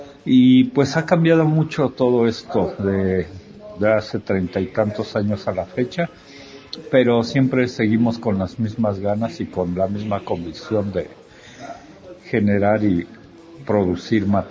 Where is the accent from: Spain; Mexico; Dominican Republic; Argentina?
Mexico; es un nombre grandioso para nosotros como mexicanos